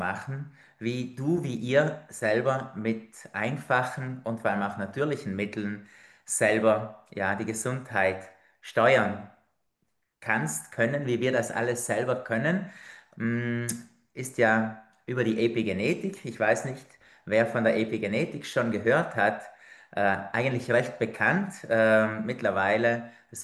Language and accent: German; Trentino-Alto Adige, Italy; Wie du vielleicht am Slang hörst, komme ich nicht aus Hamburg oder aus Berlin, sondern ich bin Südtiroler.